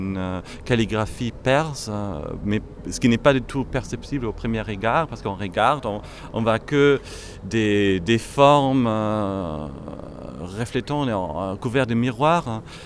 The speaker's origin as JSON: {"language": "French", "region": "Berlin", "country": "Germany", "also_born_or_lived": "London", "moved": "yes", "lives_now": "Paris, France", "said": "Nous nous sommes installés à Paris il y a, nous personnellement, ça fait 5 ans maintenant. Moi, je suis d'origine de Berlin. J'ai passé 7 ans à Londres."}